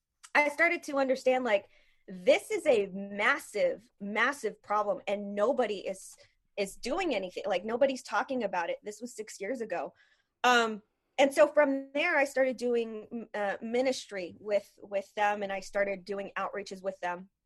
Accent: Houston, Texas, United States; so I'm from Houston.

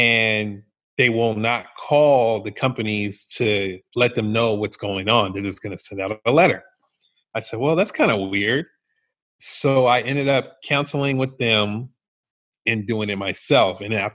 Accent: Elk Grove, California, United States; Okay, so growing up in Elk Grove, we were a cowboy town.

